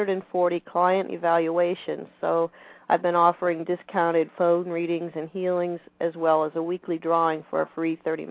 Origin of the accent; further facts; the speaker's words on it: Ohio, United States; also born or lived in Pittsburgh; Well, I was born in Pittsburgh, and my father was a traveling salesman, and he wanted to be closer to his territory, so he moved to Ohio.